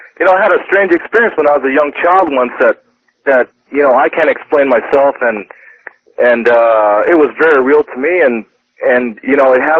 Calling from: Little Rock, California, United States; I'm calling from Little Rock, California.

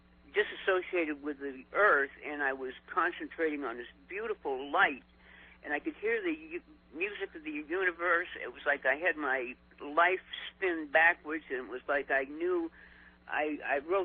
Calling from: Winchester, Virginia, United States; Hi, George. … I'm calling you from Winchester, Virginia.

